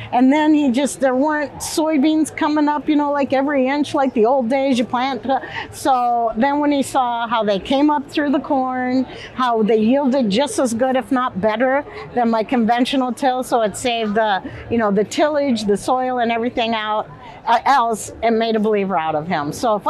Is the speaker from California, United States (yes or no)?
no; Iowa, United States; I'm a farmer from North Central Iowa.